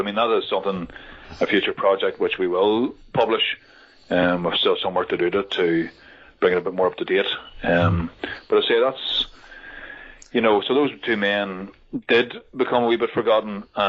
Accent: Ireland; I'm from Ireland

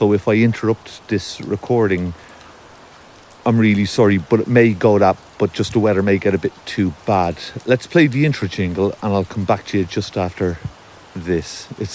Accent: Ireland; accent: Irish; I know my accent is obviously from the smaller island, as I like to call it.

